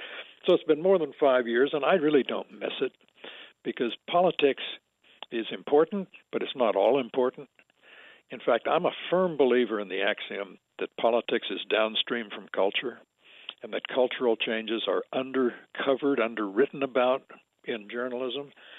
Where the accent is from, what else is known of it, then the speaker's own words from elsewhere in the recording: Champaign, Illinois, United States; Growing up in Champaign, I grew up midway between Chicago and St. Louis.